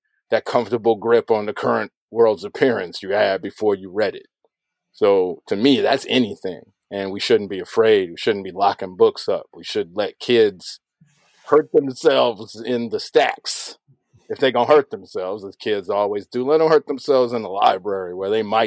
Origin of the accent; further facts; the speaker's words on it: Chicago, Illinois, United States; When I was growing up in the Shy, trying to be a smart kid, going through tough neighborhoods to get to the smart kid school